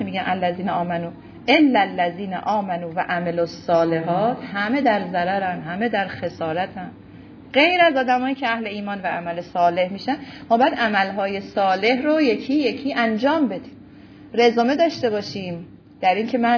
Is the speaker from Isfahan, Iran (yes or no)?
yes; Isfahan, Iran; ما اصفهانی ها خیلی افتخار میکنیم به اصفهانی بودنم.